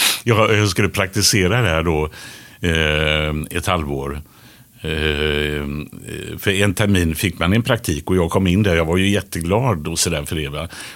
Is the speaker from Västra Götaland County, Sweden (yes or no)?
yes; Gothenburg, Västra Götaland County, Sweden; Det var väl min uppväxt i Biskopsgården.